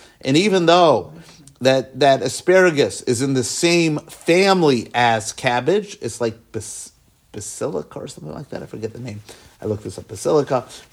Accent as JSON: {"language": "English", "region": "the South", "country": "United States", "said": "Now, I'm from the South, so when we say grits over here, right?"}